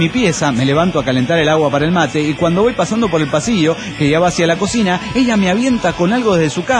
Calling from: Dallas, Texas, United States; de Dallas, Texas.

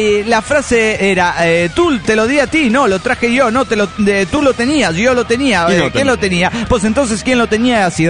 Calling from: Cali, Valle del Cauca, Colombia; de Cali, Colombia.

